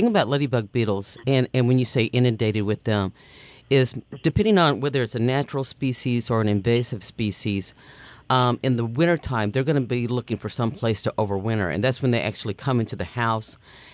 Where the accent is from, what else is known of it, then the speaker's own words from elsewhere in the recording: Texas, United States; It's my hometown.